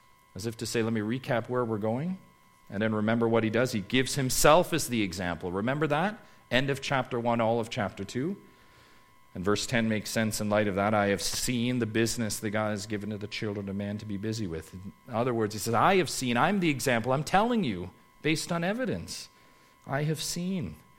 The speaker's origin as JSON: {"language": "English", "country": "Canada", "said": "sometimes I just take it for granted as a Canadian sometimes"}